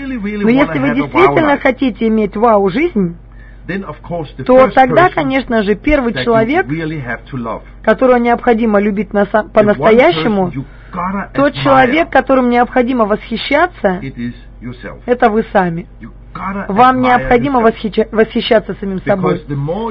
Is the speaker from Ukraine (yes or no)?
yes; Ukraine; Я с Украины.